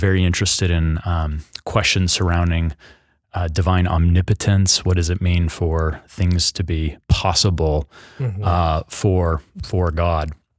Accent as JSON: {"language": "English", "town": "Bonners Ferry", "region": "Idaho", "country": "United States", "tie": "born or raised there", "said": "I grew up in Idaho, North Idaho, a little town called Bonner's Ferry, okay. About 30 miles from the Canadian border. And, I'm a native Idahoan and, moved to Moscow, right out of high school to attend the University of Idaho, okay."}